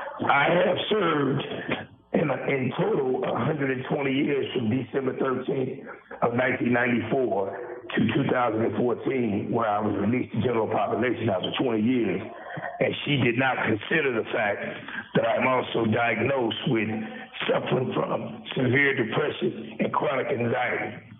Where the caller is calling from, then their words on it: Indiana, United States; I am calling in from Miami Correctional Facility. I'm considered an Indiana political prisoner.